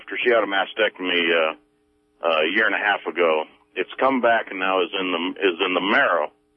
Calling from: Eureka, California, United States

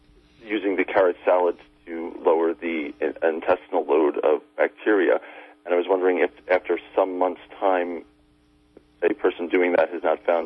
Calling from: New York, United States; Good evening, Andrew and Dr. Pete. … from New York.

